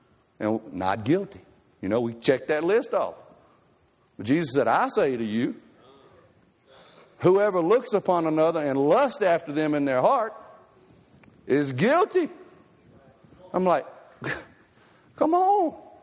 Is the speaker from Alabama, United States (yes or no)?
yes; Alabama, United States; but I'm from Alabama. I thought y'all would like it. Only thing we know how to do over there is play football.